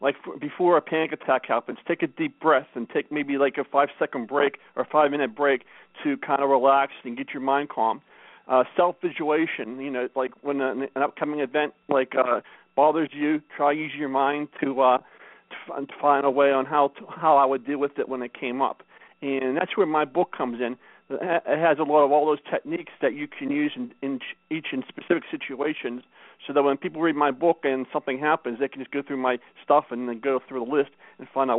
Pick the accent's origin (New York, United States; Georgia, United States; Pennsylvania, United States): Pennsylvania, United States; Pittsburgh; I'm more of a Steelers fan because I'm from Pittsburgh.